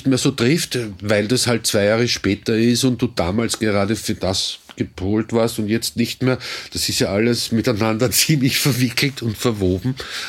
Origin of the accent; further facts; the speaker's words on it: Austria; kurz nach … gab es bei uns in Österreich Wellerspray, da war der riesengroß plakatiert, überall.